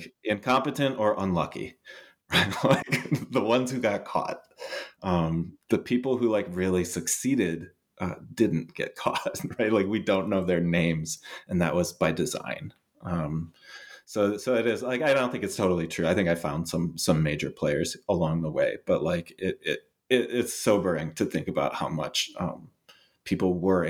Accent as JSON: {"language": "English", "country": "United Kingdom", "said": "but like, I have the British papers, right? I'm British."}